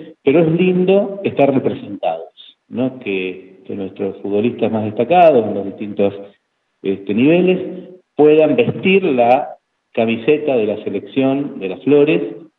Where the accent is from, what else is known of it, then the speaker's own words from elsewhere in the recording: Argentina; deporte que nos identifica, ¿no?, como argentinos.